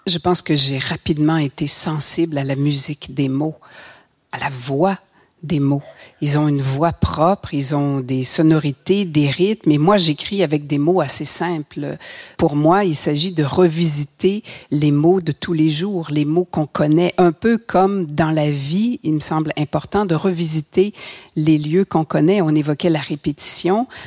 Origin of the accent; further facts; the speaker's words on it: Quebec City, Quebec, Canada; Et on habitait à Québec, je suis née à Québec, donc près du fleuve